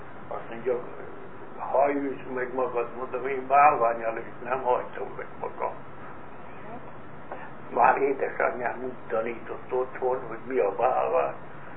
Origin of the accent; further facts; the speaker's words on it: Újkígyós, Békés, Hungary; born there; 1920 május 30-án születtem, Újkígyóson, Öreg utcai házba. Édesapám római katolikus volt, édesanyám református.